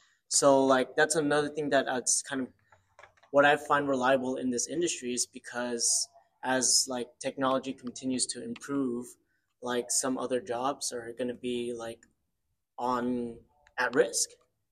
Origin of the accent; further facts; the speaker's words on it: Philippines; I mean, I come from a family, I'm Filipino.